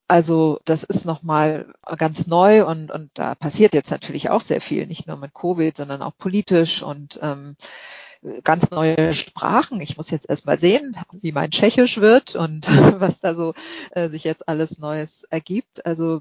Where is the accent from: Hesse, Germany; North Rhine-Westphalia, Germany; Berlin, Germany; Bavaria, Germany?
Berlin, Germany; now in Sydney, Australia; mir persönlich als Berlinerin